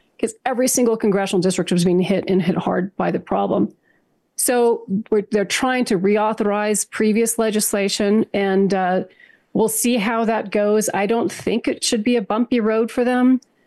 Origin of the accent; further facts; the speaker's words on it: Durango, Colorado, United States; Well, we actually, in my hometown of Durango, Colorado, worked together with some students and our superintendent of schools.